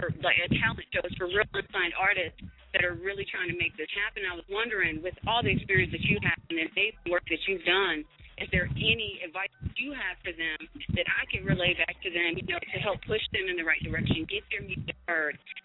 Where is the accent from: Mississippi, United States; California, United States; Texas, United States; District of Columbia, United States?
Texas, United States; Killeen; I'm from the Killeen area